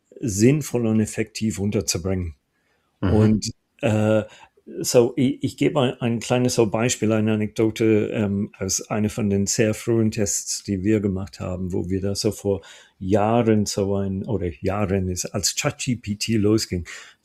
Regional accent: Ireland; German is a second language; moved away as an adult; now in Germany; Ich komme ursprünglich aus Irland, habe auch mein Studium da gemacht, so in der Trinity College in Dublin als Informatiker und wohne seit so über 30 Jahren mittlerweile in Deutschland.

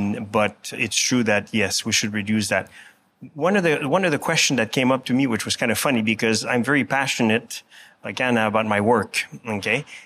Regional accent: Canada; now in Geneva, Switzerland; because I'm Canadian, I moved to Geneva

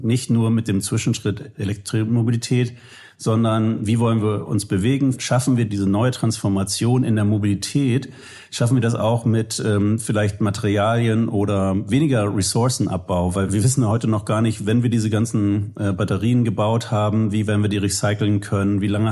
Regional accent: Hamburg, Germany

